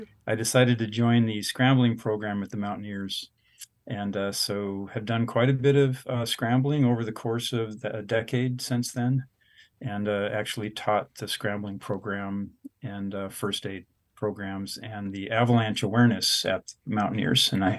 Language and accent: English; Renton, Washington, United States; also born or lived in Seattle; So I'm a Seattle native, born and raised in West Seattle. But at the tender age of five, we moved to Renton.